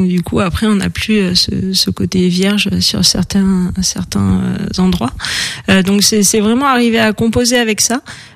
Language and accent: French; Paris, Île-de-France, France; j'ai passé mon enfance à Paris et à l'issue de mes études, j'ai déménagé dans la vallée par motivation pour le mode de vie à la montagne